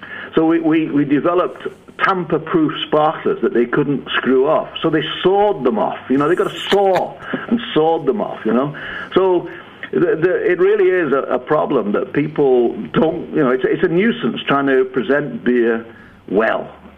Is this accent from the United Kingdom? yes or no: yes; England, United Kingdom; born there; accent: northern British; Remember, I was born in England.